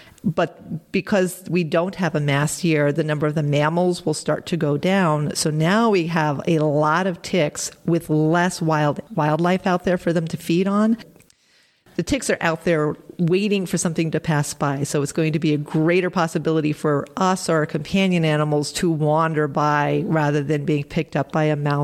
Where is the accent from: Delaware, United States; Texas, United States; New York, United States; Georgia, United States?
New York, United States; Long Island; So, yes, that was actually growing up on Long Island when I was a kid.